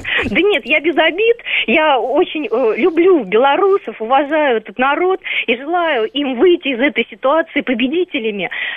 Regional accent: Moscow, Russia; Я гражданка России, я москвичка, уже тут, да, давным-давно, не в первом поколении.

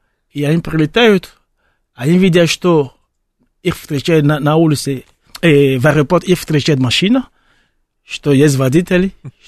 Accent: Benin; Russian is a second language; Я из Бенина. Это очень маленькое государство.

